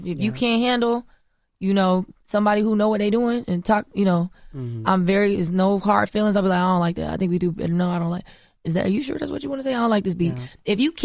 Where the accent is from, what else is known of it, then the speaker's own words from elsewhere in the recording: Florida, United States; I'm from Florida, from the South, grew up on a farm. I know what that feel like and what that look like.